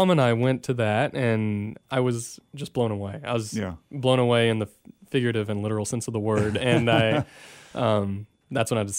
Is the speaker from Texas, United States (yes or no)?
yes; Celina, Texas, United States; Well, I'm from Salina, Texas, a little bitty town just north of Frisco.